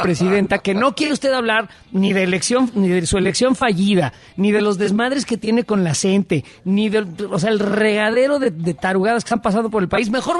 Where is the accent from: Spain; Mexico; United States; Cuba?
Mexico; Y me da vergüenza como mexicano.